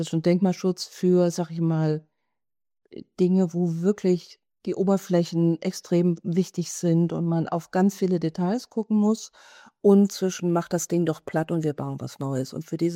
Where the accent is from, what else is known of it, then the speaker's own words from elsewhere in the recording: West Germany, Germany; now in Leipzig, Germany; ich bin eine Westdeutsche, habe aber vorher schon in Ostdeutschland gearbeitet und gelebt.